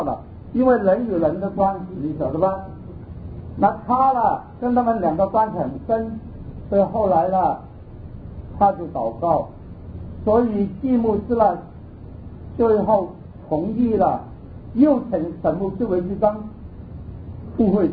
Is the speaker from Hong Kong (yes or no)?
yes; Hong Kong; also born or lived in Guangdong, China; 我广东人，我快到76岁，我在香港长大。